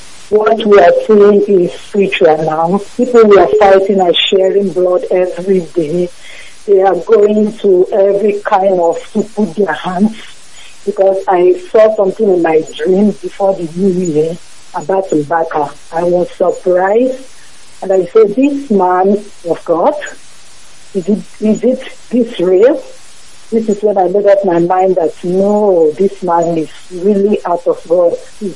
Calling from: Timișoara, Timiș County, Romania; I am calling from Romania, Timișoara. This is my first time calling.

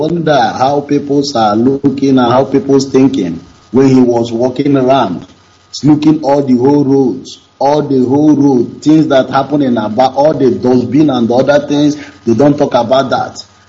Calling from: Thailand; I'm calling from Thailand.

